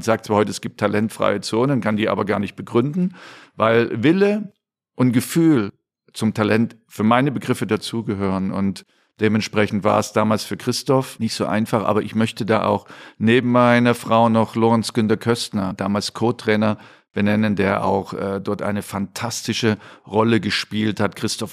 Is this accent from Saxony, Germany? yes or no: yes; Dresden, Saxony, Germany; Ich bin heute noch sehr gerne in Dresden und laufe dann alle Ecken ab, wo ich groß geworden bin, in der Wallstraße, dann auf dem Weg zum Stadion und natürlich Richtung Zwinger und Taschenberg.